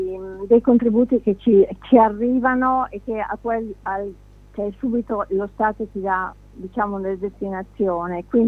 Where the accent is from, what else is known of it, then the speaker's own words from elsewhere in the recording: Monreale, Sicily, Italy; adesso non perché io sono di Monreale, però mi sento di dirlo